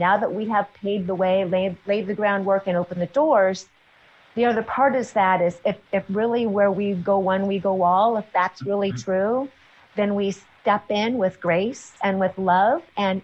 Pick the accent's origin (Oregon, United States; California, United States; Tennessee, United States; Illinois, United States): Oregon, United States; Portland; I was in Portland over the holidays, and it was, I mean, that was my hometown.